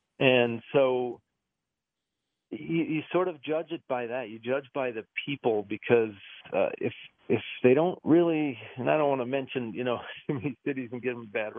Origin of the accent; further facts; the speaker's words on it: Wisconsin, United States; Where I grew up in Wisconsin, it was what we had.